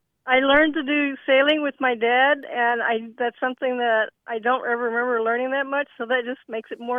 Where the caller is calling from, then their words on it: San Antonio, Texas, United States; I'm calling from San Antonio, Texas.